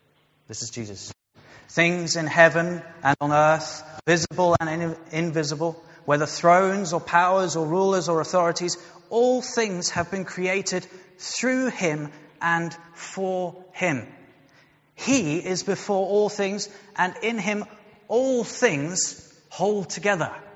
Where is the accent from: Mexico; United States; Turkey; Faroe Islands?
Faroe Islands; I come from the Faroe Islands, so that's kind of appropriate.